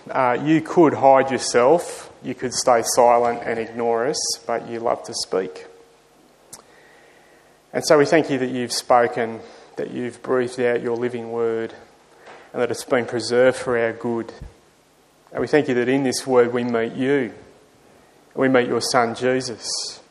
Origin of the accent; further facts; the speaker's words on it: Sydney, New South Wales, Australia; because I grew up in Sydney, I'm going to go with this.